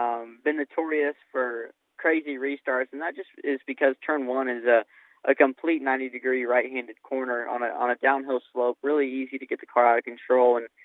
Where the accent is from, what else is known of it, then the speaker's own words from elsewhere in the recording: Indiana, United States; So it's kind of where I grew up. I grew up in Indiana, so kind of home base for me.